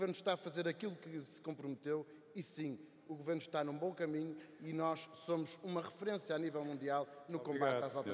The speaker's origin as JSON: {"language": "Portuguese", "region": "Minho", "country": "Portugal", "said": "sabe que eu também sou do Minho, também conheço muito bem a Serra da Arga"}